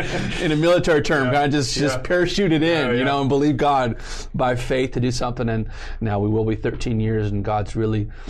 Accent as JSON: {"language": "English", "town": "San Juan Capistrano", "region": "California", "country": "United States", "tie": "born there", "said": "I was born in San Juan Capistrano, Orange County."}